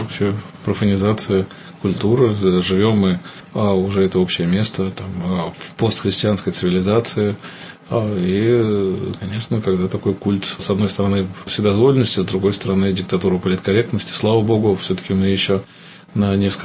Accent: Moscow, Russia; я родился в России, вырос в России, и тут мое место.

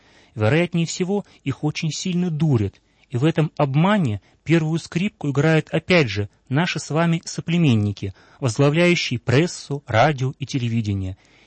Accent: Russia; Я вырос в России и хорошо знаю ее историю.

